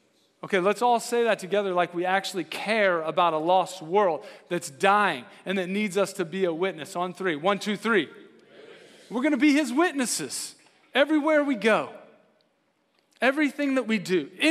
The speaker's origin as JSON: {"language": "English", "town": "Boerne", "region": "Texas", "country": "United States", "said": "I'm from Bernie. I'm down in the hill country, all right?"}